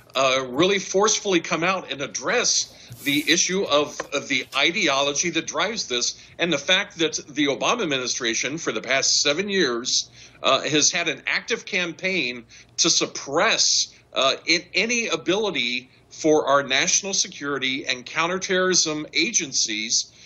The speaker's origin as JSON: {"language": "English", "town": "Columbus", "region": "Ohio", "country": "United States", "tie": "born or raised there", "said": "we saw it with the attack in my hometown of Columbus just last month"}